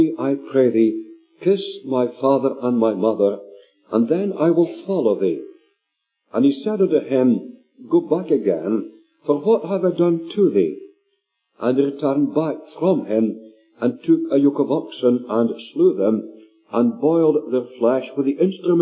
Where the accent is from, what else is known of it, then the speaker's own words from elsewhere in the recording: Scotland, United Kingdom; being a Scotsman, I pronounce his name Elisha.